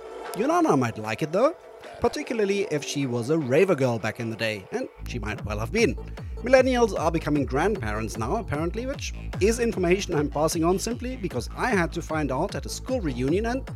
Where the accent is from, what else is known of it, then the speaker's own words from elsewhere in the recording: Berlin, Germany; from Berlin